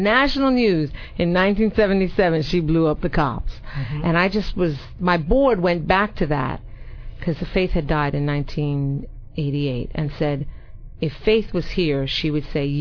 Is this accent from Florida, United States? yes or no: no; New York City, New York, United States; I'm not from Chicago, and I'm always upset when people kind of make comments about New York City when they're not from New York City and they haven't sat and supped with us and heard our hearts.